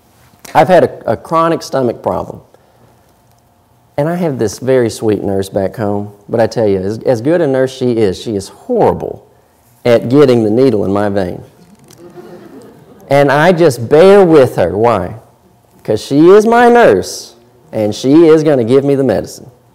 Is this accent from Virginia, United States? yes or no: yes; Virginia, United States; So I come from Virginia. It's a small town of 16,000 people.